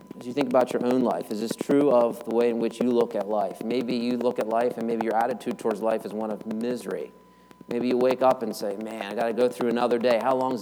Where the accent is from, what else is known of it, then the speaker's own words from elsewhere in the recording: United States; that's what we think, at least I do as an American, you know, then the big fries falling off the plate, right?